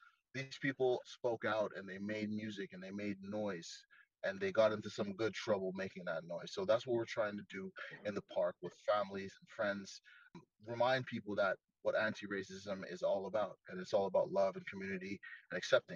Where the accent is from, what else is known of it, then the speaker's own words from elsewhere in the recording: Montreal, Quebec, Canada; I was born and raised in Montreal